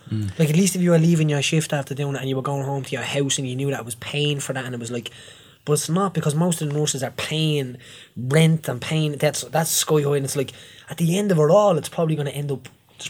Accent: Ireland; we have the pound for pound best nurses in the world. I think as Irish citizens are compassionate in any way.

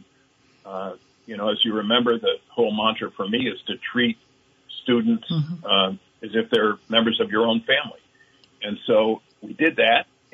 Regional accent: Vermont, United States; So, you know, I grew up in Rutland County. I mentioned my dad. He was born there in 1919.

